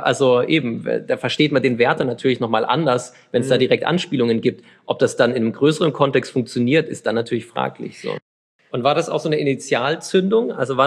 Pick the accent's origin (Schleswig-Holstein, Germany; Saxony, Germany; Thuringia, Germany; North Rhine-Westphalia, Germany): Saxony, Germany; Chemnitz; born there; ich habe ja Verwandtschaft und Familie, ich bin ja gebürtiger Karl-Marx-Städter